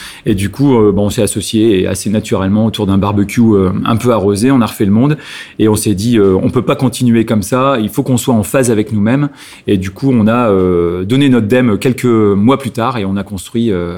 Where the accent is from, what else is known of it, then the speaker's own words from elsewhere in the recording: Hazebrouck, Hauts-de-France, France; en fait, bah on est du pays, puisque je suis originaire d'Hazebrouck